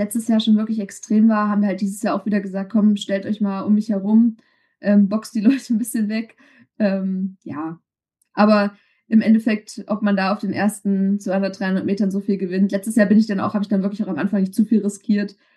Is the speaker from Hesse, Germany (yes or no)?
yes; Eschwege, Hesse, Germany; ich komme halt nicht direkt aus Kassel, sondern hier in der Nähe ist Eschwege und der Hohe Meißner, deshalb so ein bisschen langlaufaffin.